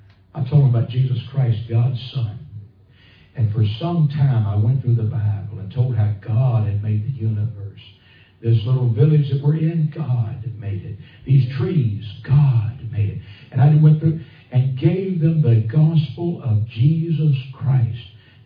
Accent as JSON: {"language": "English", "country": "United States", "said": "this is American peanut butter. I'm American."}